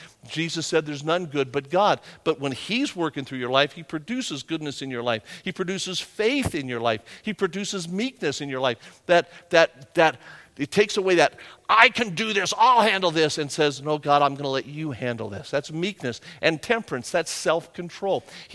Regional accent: England, United Kingdom; My dad was Lebanese, spoke 8 different languages. I am English and I only speak one language.

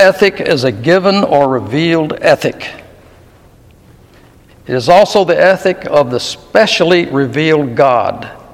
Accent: the South, United States; I was raised in the South in the 1940s, 50s, and 60s

